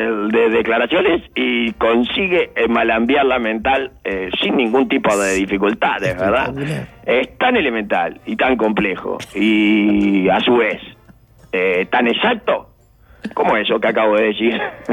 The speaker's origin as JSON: {"language": "Spanish", "country": "Uruguay", "said": "lo de la asociación de somos uruguayos que somos."}